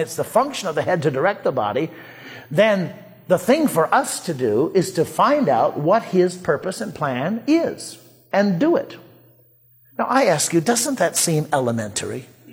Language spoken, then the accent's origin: English; United States; I love many, many places in the world, but I'm an American and happy with it.